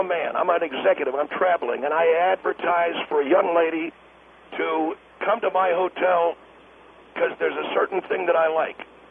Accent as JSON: {"language": "English", "country": "United States", "said": "Now you are accusing me, an American"}